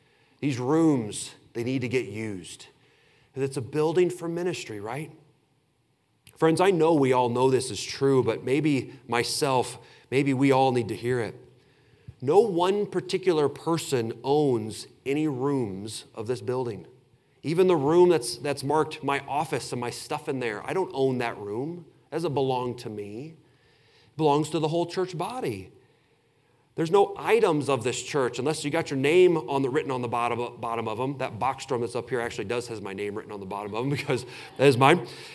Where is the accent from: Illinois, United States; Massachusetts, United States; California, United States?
Illinois, United States; And I grew up in Southern Illinois. I'm very familiar with the stink of a pig farm.